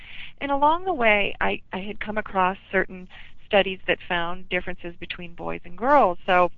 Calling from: Lake Bluff, Illinois, United States; I live actually in Lake Bluff, which is straight north, pretty far, about 30 miles or so.

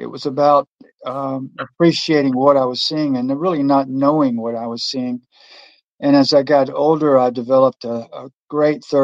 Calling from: Georgia, United States; I am in the mountains of North Georgia, the southern tip of the Appalachians.

